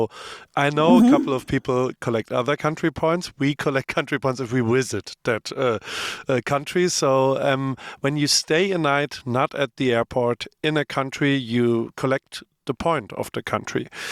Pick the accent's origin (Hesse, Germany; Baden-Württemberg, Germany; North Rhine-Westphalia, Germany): Baden-Württemberg, Germany; Heidelberg; And I grew up in Germany, in Heidelberg, southern part of Germany.